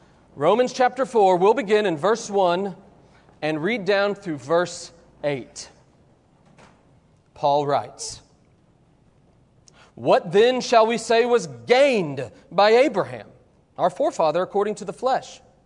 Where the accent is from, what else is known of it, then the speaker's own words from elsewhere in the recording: Oklahoma City, Oklahoma, United States; I can recall as a child, every Sunday, growing up in Oklahoma City, my pastor, he'd preach that gospel